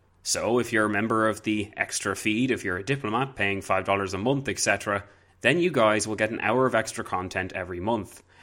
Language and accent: English; Ireland; Even though I'm Irish, I'm still sick of apologizing, so that says something.